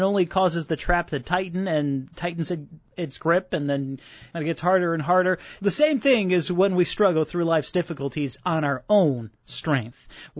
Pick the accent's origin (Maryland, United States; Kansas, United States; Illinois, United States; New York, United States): Illinois, United States; Chicago; Hey, I grew up in Chicago, so I mean, you know, you don't know what a pasture is when you're growing up in the big city